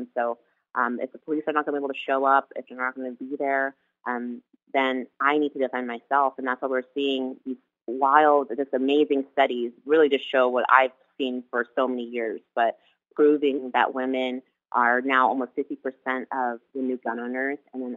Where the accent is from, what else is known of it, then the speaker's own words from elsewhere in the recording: Columbine, Colorado, United States; that was part of what my own experience of, you know, growing up in Columbine